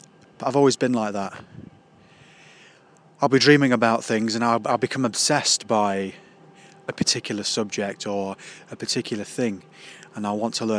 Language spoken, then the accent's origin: English; Windsor, New South Wales, Australia; born there; I was born in Australia, and it says that on my passport. I was born in a place called South Windsor, or Windsor, just outside Sydney, in the northwestern suburbs of Sydney.